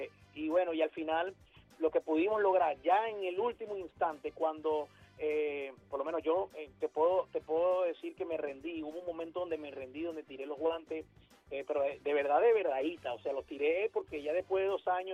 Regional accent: Venezuela; y también dice mucho de lo que somos nosotros, los venezolanos.

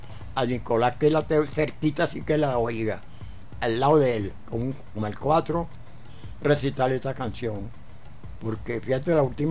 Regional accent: Guare, Miranda, Venezuela; No, yo soy de Guare, de otro pueblo.

